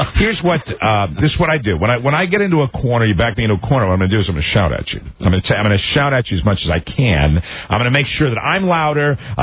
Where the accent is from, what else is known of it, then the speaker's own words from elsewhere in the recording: Ireland; I'm Irish, you know